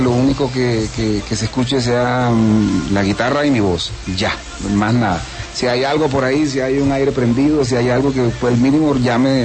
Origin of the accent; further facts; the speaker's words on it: Maracaibo, Zulia, Venezuela; also born or lived in Colombia; Y me siento hoy día afortunado, ¿sabes? De esa región en la que crecí, en La Guajira